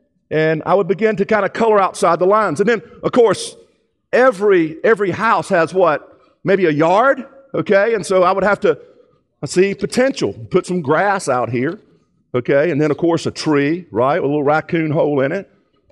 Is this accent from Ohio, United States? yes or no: no; Georgia, United States; And then where I'm from, I'm from Georgia. Anybody here from Georgia?